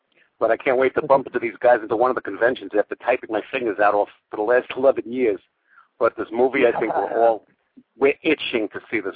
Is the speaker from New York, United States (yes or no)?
yes; New York, United States; See, I'm from New York.